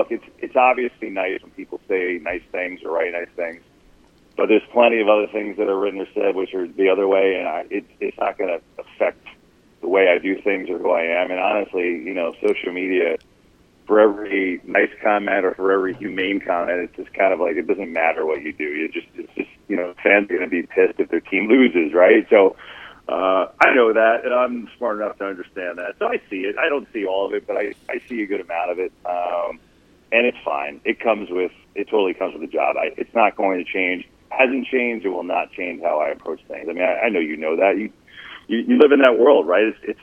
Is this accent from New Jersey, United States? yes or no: yes; New Jersey, United States; I grew up in North Jersey, and so my family was Giants fans